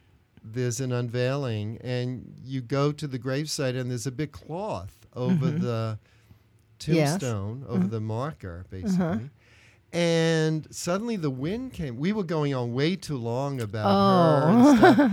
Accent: New York City, New York, United States; One very concrete, simple one is I came from New York City. We never had a car there, so I never learned to drive.

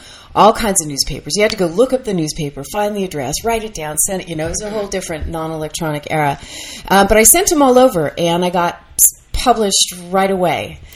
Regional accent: San Jose, California, United States; I grew up in San Jose, which never quite agreed with me.

